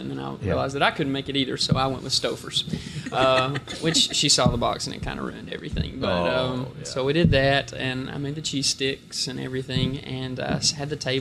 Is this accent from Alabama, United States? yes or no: yes; Alabama, United States; I mean, I grew up in North Alabama, and so we ate a lot of fried food every day